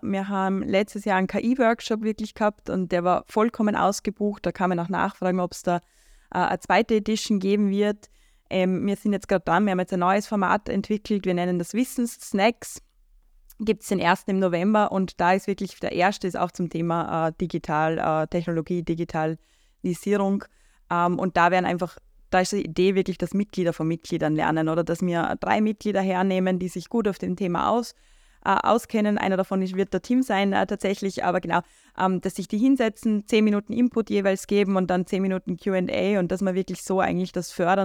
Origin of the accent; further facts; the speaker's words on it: Lower Austria, Austria; now in Vorarlberg, Austria; als Zugezogene sozusagen kurz meinen Input dazu geben. Also ich bin ja Niederösterreicherin, da hört man sich im Dialekt